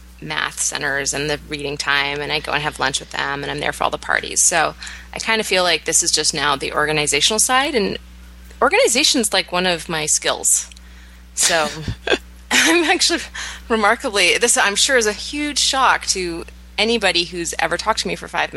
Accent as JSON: {"language": "English", "region": "British Columbia", "country": "Canada", "tie": "born or raised there", "moved": "yes", "lives_now": "United States", "said": "Where I grew up in the West Coast of Canada, we went to school the Tuesday after Labor Day"}